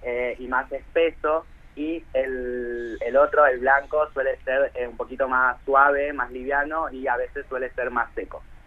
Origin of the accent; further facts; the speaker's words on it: Formosa, Argentina; en Formosa somos productores de algodón, nuestro escudo lleva planta de algodón de azúcar, nuestro escudo provincial